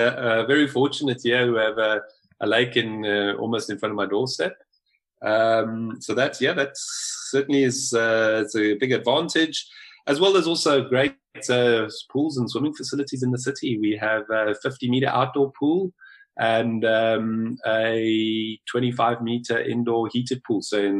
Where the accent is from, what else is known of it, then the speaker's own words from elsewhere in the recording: Port Alfred, Eastern Cape, South Africa; I went back to Port Alfred, my hometown, over 2 weeks over Christmas. And Port Alfred's a quiet beach town.